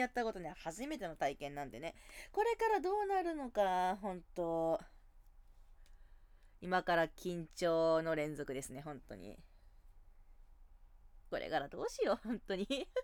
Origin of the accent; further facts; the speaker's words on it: Hokkaido, Japan; now in Tokyo, Japan; 出身地は北海道ですね。今はね、東京に住んでいるんですけれども、出身地自体は北海道です。大自然でね、のびのび育った変態女です。